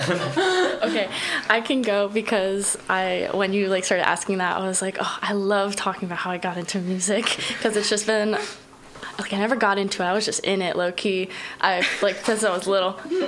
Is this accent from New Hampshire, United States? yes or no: yes; Milford, New Hampshire, United States; also born or lived in Montreal; But yeah, Milford, I'm from Milford, New Hampshire, which nobody probably knows what that is, but that is a very small, very like blue collar town. So I would say like being in Montreal was like step one for the path of being here.